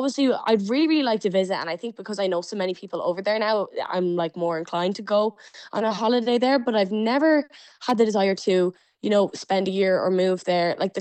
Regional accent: Ireland; when you're abroad, you kind of realize that everyone loves Irish people. So it's not just about like being Irish. It's like the language is such a huge part of our culture.

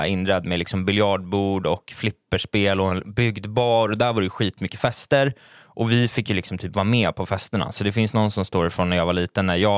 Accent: Huddinge, Stockholm County, Sweden; Jag kommer från Huddinge.

